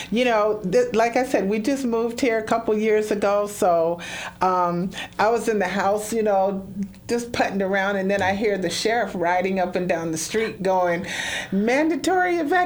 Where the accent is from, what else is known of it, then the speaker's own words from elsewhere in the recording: Michigan, United States; moved away as an adult; now in Florida, United States; I am from Michigan originally. And we moved here to Florida a couple years ago.